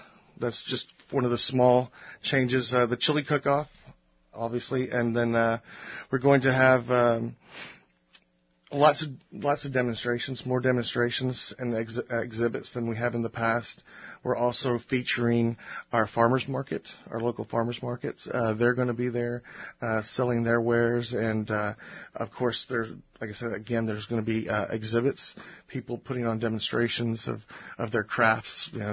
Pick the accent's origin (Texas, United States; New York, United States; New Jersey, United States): Texas, United States; Houston; It was something that I grew up in Houston. So we had the Houston Livestock Show and Rodeo, and that was a huge part of our culture.